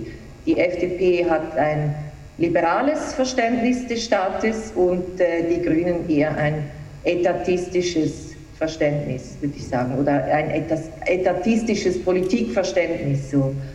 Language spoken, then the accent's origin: German; Switzerland; ich finde gerade wir als Schweizer kennen ja die Grünliberalen